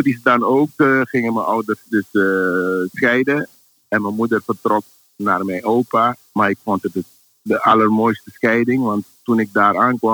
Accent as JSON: {"language": "Dutch", "region": "Paramaribo", "country": "Suriname", "tie": "born there", "said": "Zoals je weet ben ik geboren in Paramaribo, Suriname. De hoofdstad toen van Suriname."}